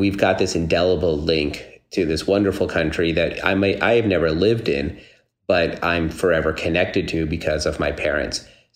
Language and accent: English; Dallas, Texas, United States; And so I found a lot of my identity as a young boy growing up in Dallas, Texas.